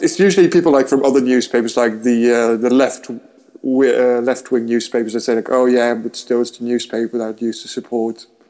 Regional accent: Netherlands; I have to say, it's interesting for me as well, the Daily Mail, because I'm coming from Holland, we don't really have a newspaper like the Daily Mail.

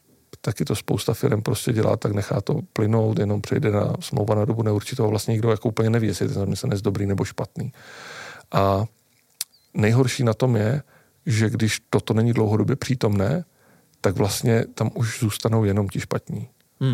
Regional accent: Zlín, Zlín Region, Czechia; jsem ze Zlína, tak tam je hodně takový ten Baťův kult

